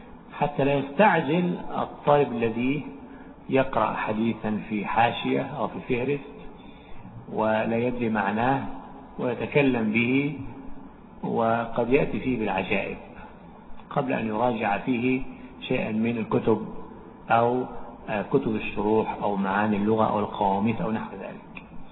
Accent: Egypt; يعني كما يشبه الآن مثلا في حرف الهمزة عندنا في مصر، أهل الصعيد ينطقونه بلهجة، وأهل الساحل الشمالي مثلنا ينطقونه بلهجة أخرى

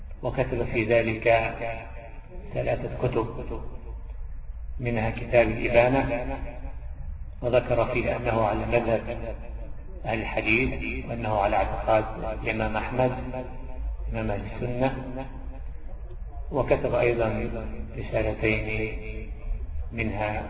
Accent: Egypt; ومن العجب أن بلادنا مصر

